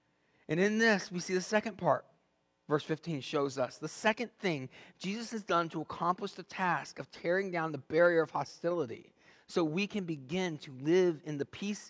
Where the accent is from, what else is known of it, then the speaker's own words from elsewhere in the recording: United States; I'm an American. Ooh. I'm a veteran.